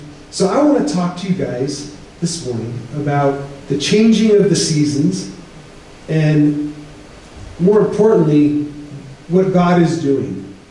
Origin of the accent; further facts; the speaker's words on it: California, United States; But growing up in the Bay Area, you don't appreciate the seasons the same way as if you lived up here or in Wyoming.